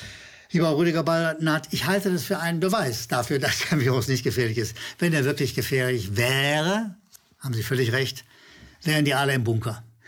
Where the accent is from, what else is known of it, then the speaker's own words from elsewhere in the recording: Berlin, Germany; dass wir demnächst auch in die Pfalz nicht mehr fahren dürfen als Berliner.